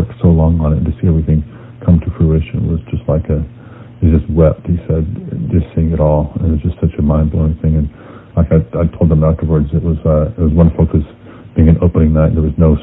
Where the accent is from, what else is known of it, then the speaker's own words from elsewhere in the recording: Austin, Texas, United States; the fact that this was happening in my hometown, I had to make it down there.